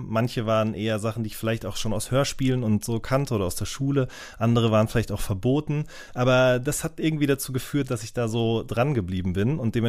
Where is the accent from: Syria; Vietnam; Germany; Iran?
Germany; North Rhine-Westphalia; also ich komme ja aus NRW und da gab es dann ab und an mal im Radio Abendsendungen, in denen auch Rap gespielt wurde.